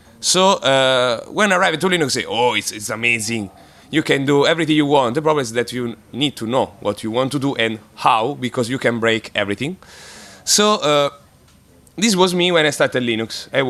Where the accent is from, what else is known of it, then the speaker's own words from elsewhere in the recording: Italy; English is a second language; from Italy. I'm here with the Italian Hacker Embassy.